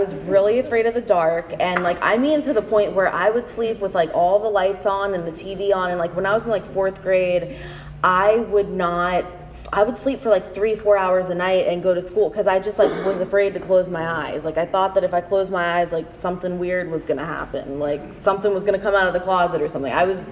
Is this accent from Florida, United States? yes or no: yes; Florida, United States; also born or lived in North Carolina / Los Angeles / Nashville / Syracuse; So I was born in 1989. I'm from Florida originally. I've lived in a lot of different states.